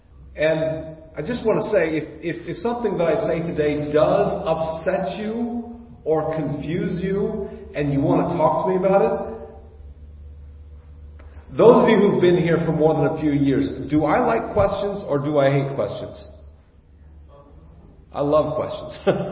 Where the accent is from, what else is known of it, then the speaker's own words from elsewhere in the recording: United States; I'm an American. It's about me. It's about my ability to express myself. It's what life is all about as an American.